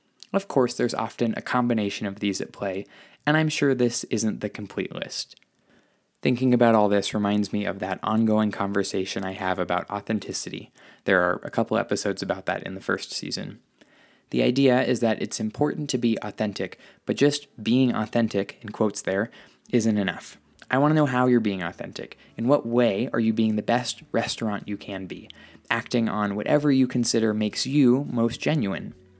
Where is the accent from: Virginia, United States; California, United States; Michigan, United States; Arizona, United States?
California, United States; San Mateo; Kitchen Town, San Mateo, California. Naturally, my hometown has this culinary incubator space, but it wasn't really there when I was growing up.